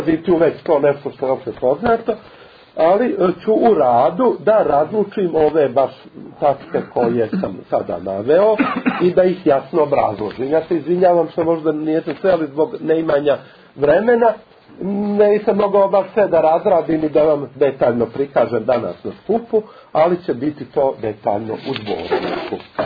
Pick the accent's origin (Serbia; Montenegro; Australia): Montenegro; ja sam Crnogorac, da kažem iz područja stare Crne Gore